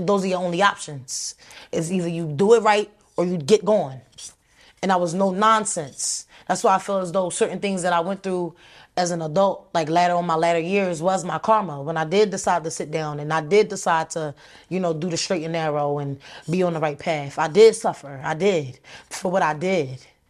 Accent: Philadelphia, Pennsylvania, United States; Just growing up in Philly. Like, that's why we live on the outskirts.

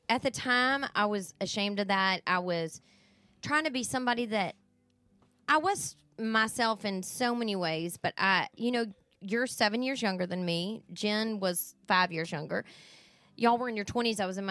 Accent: the South, United States; now in Seattle, United States; I think I'm from the South. I'm from the Bible Belt. I mean, it's like if you didn't love Jesus, then you were awful. And I moved to Seattle

